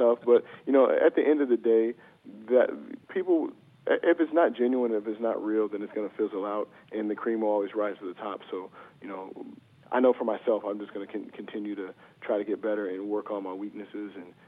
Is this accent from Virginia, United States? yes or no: no; Sacramento, California, United States; I grew up on the West Coast, and I'm originally from Sacramento, so you know I have a lot of Mexican influence over there.